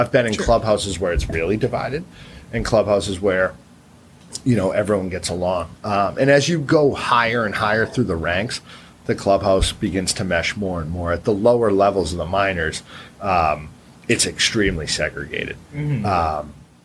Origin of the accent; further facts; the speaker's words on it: Milton, Massachusetts, United States; Growing up in Milton's, you know, pretty sheltered, right? I grew up in Milton. I went to St. Sebastian's and went to UVM, right?